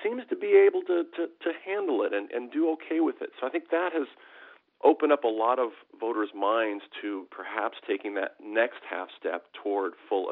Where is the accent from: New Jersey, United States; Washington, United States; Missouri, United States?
Washington, United States; In Washington, my home state, we hadn't regulated medical marijuana